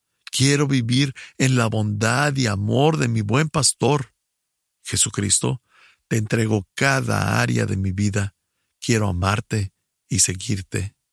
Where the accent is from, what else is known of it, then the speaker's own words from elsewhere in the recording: Ecuador; soy del Ecuador.